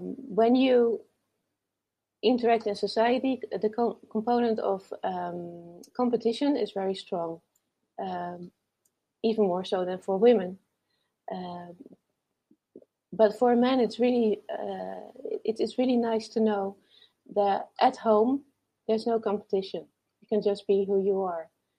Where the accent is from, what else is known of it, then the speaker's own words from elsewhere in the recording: Netherlands; English is a second language; now in Italy; being a highly sensitive man here in Italy is not comparable to what it is like in the Netherlands, in my home country, for example.